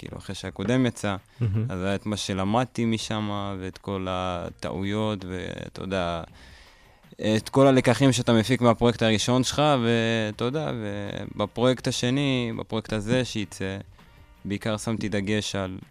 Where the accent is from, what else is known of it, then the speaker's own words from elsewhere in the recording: Lod, Central District, Israel; אני והחבר'ה שלי מהבית, אתה יודע, גדלנו בלוד, בתכלס, בעיר שכשאני הייתי יותר קטן, אז היה שם תרבות של היפ-הופ